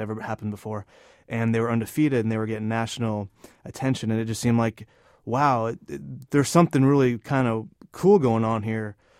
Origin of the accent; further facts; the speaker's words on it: Atlanta, Georgia, United States; And I'm from Atlanta, and I went to the University of Georgia, and college football is so huge down there.